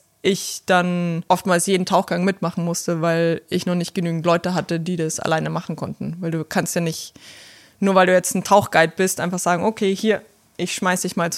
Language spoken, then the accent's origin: German; Bavaria, Germany; Zwischen Rosenheim und München.